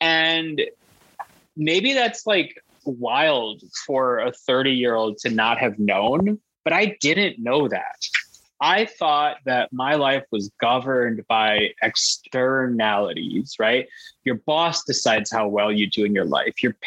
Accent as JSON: {"language": "English", "town": "Chicago", "region": "Illinois", "country": "United States", "tie": "born or raised there", "said": "we talked at the start of the call about, like, growing up in Chicago, what Chicago's like."}